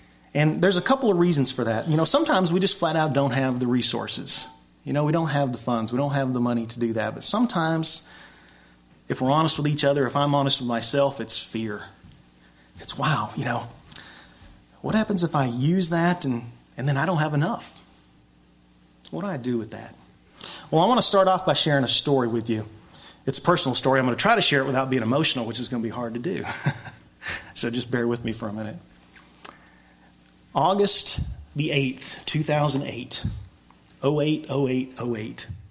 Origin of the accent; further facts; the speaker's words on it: Cahoma, United States; But I remember I have fond memories of growing up in Cahoma.